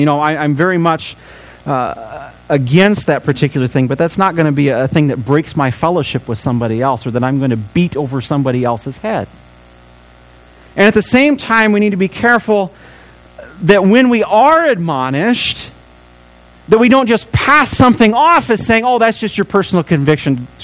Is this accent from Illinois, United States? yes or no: yes; Illinois, United States; I came from Illinois. In my home, it was we knew the consequences if we got caught with it or doing anything.